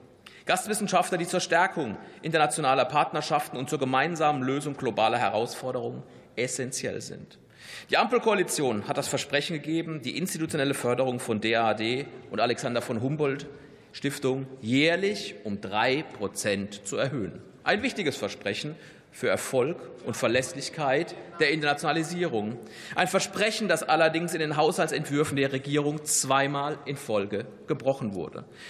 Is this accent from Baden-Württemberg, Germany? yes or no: yes; Heidelberg, Baden-Württemberg, Germany; über meine Heimatstadt Heidelberg. So viel Lokalpatriotismus sei mir an dieser Stelle erlaubt.